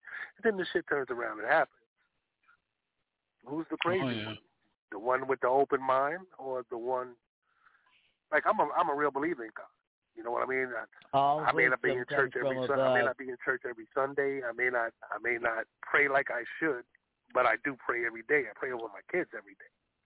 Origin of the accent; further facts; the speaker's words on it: Harlem, New York, United States; growing up in Harlem and everything else, I've seen decapitated bodies.